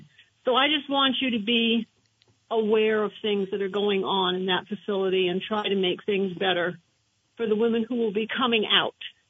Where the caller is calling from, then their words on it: Vermont, United States; I'm calling from Southern Vermont.